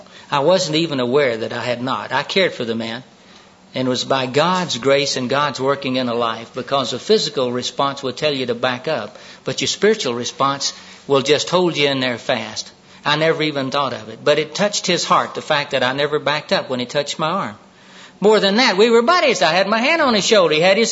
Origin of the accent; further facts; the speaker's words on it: Florida, United States; you can tell I'm from Maine by now, can't you? I'm from the main part of Florida.